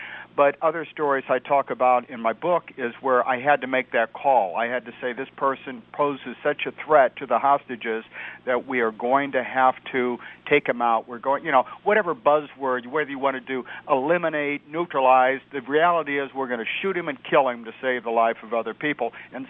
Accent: Granite City, Illinois, United States; I come from Granite City, Illinois. I went to Southern Illinois University. I have the Midwestern values that all of your listening audience, I share the same values because I grew up in the same area.

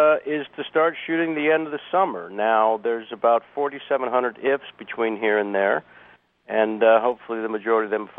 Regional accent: San Francisco, California, United States; Well, I grew up in the San Francisco area, so the Giants are my team.

